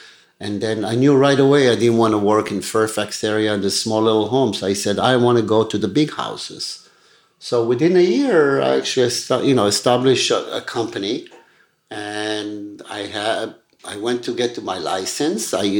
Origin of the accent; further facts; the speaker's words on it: Rehovot, Israel; also born or lived in Jaffa, Israel; I was born in Israel in a town, it's called Jaffa. And I grew up by Weizmann Institute in Israel. And obviously we grew up very poor